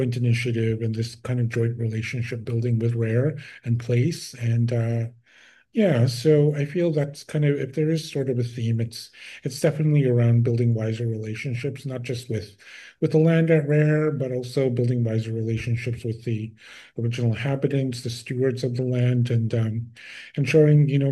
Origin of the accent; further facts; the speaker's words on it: Saskatchewan, Canada; moved away; I'm from the Midwest. I'm from northern Saskatchewan, but I moved here maybe about 2012, so 14 years ago. So I've been in southern Ontario since then.